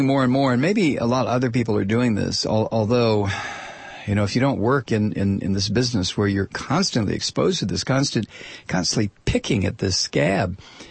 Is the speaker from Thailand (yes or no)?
no; Toledo, Ohio, United States; I just wanted to be in that middle class as I saw it as a kid growing up in Toledo